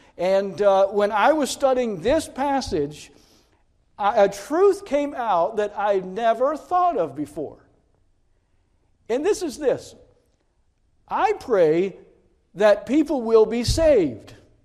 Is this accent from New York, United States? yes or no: no; Tennessee, United States; I'm from Tennessee, so forgive me. It ain't getting any better. I told my wife, I said, if I start speaking Southern, please tell me. I'm a Yankee.